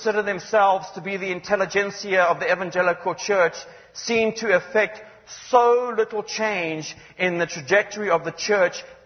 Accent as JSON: {"language": "English", "country": "Zimbabwe", "said": "I come from Zimbabwe."}